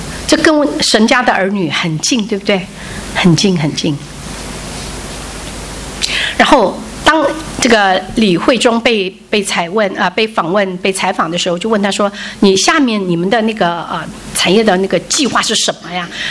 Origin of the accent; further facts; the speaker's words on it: China; 还有一个跟我们中国人有关系的